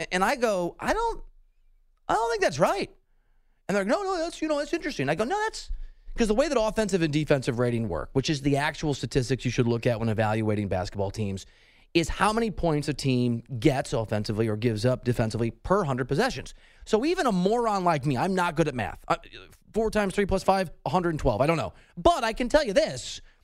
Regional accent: Iowa, United States; I'm from Iowa.

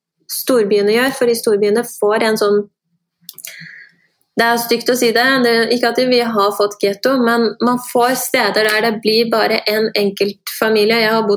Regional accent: Iran; sånn som jeg som iraner, vi får jo veldig stempel på at vi er jævla iranere

